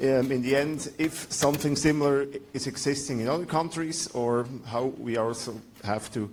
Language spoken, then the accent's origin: English; Bern, Switzerland; we are academics from Bern, Switzerland